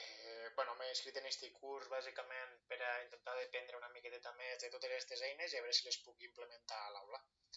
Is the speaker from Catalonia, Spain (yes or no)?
yes; Tortosa, Catalonia, Spain; Soc de Tortosa. Actualment estic destinat a Mataró, al Miquel Biada.